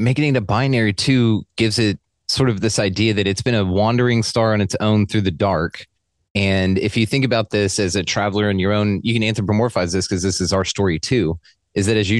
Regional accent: Texas, United States; accent: Texas; if you will, with my Texas accent

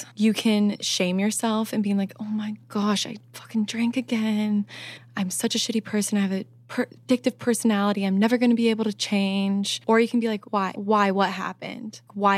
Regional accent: Midwest, United States; I'm from the Midwest

